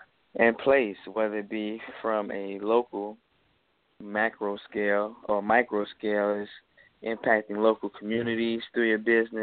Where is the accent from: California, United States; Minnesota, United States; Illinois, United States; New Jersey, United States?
Illinois, United States; Chicago; I had benefited from Temp Step program growing up in Chicago.